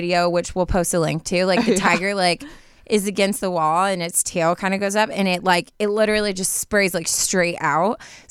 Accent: Guatemala; I'm from Guatemala.

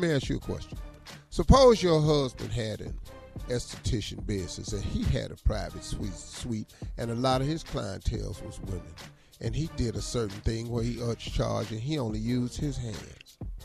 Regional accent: Ohio, United States; See, I'm from Ohio, so I grew up. I'm from Ohio, and they have Amish community.

